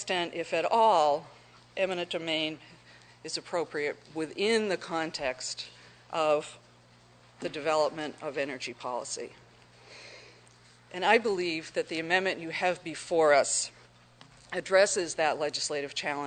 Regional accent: New Hampshire, United States; I come from the Seacoast area.

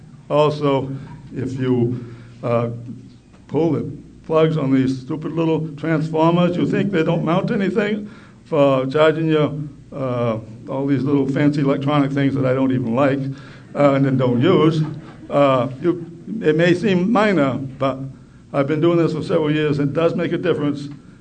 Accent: Tamworth, New Hampshire, United States; from Winnalansett, New Hampshire, in the northern part of northwest corner of Tamworth

